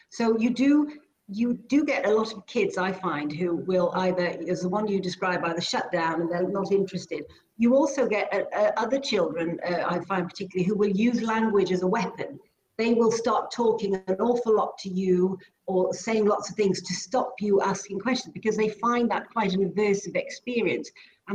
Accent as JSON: {"language": "English", "region": "Wales", "country": "United Kingdom", "first_language": "Welsh", "second_language": "English", "said": "I speak French and Welsh is my mother tongue, and I also have a working knowledge of several other languages like Spanish and Italian and Russian."}